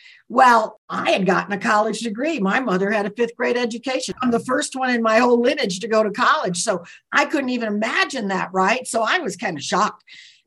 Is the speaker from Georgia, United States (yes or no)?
no; Florida, United States; Well, you know, I grew up in Florida, so that was sort of a cold place to go.